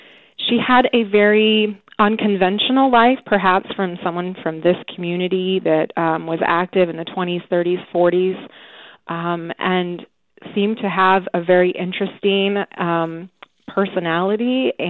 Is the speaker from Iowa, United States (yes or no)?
yes; Des Moines, Iowa, United States; now in Cedar Falls, United States; I'm not a Cedar Falls native. I'm from the Des Moines area and moved up here in 2017.